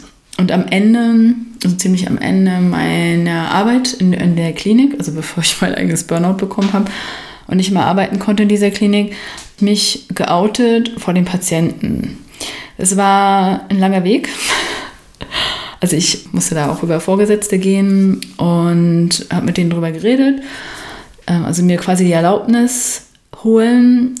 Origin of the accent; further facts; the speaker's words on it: East Germany, Germany; ich komme aus einem ostdeutschen Ghetto. Also ich bin im Plattenbau aufgewachsen